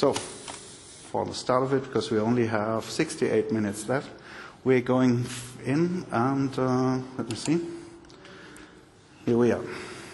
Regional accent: Germany; English is a second language; currently I'm working for a Technidata IT service, which is in Karlsruhe in Germany, so excuse my accent.

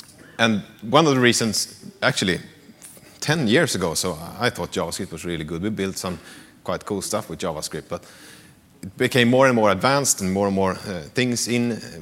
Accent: Sweden; I'm from Sweden, consultant there.

